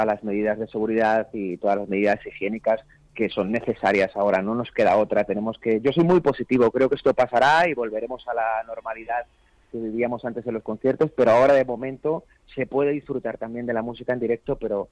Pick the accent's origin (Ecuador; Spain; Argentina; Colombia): Spain; Madrid, Community of Madrid; now in Alcorcón, Spain; yo soy de Madrid, yo vivo, resido en Alcorcón, mis padres son extremeños, emigrantes, y bueno, yo vivo aquí en Madrid de hace, bueno, toda la vida nací aquí.